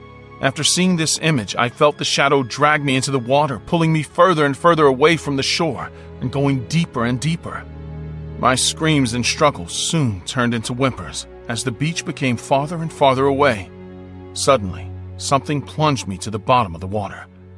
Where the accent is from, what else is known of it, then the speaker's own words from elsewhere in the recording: Mumbai, Maharashtra, India; now in London, United Kingdom; Although now I live in London, I'm from India.